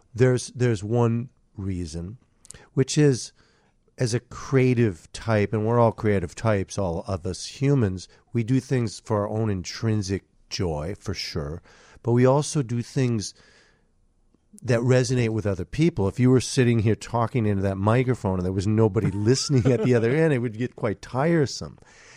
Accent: Minneapolis, Minnesota, United States; I mean, I'm from Minneapolis, so we would come to Chicago.

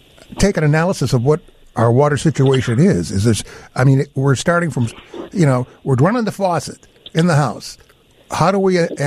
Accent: Michigan, United States; I'm from Michigan. And the whole thing that happened with Flint was just one of the most disgusting things I think I've ever heard.

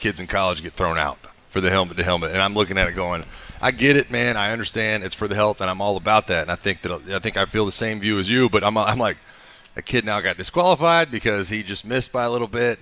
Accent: New Orleans, Louisiana, United States; Well, being that New Orleans is my hometown, and I loved playing against the Saints.

